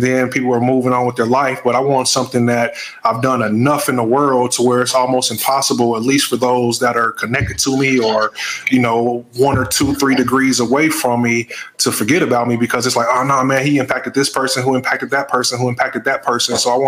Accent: Kansas City, Kansas, United States; From Wyandotte County, Kansas City, Kansas.

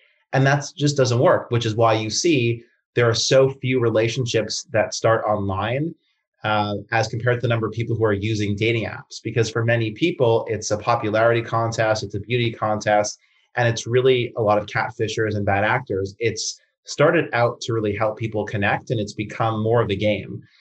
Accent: Canada; now in United States; I'm Canadian originally, living in the US for many years now

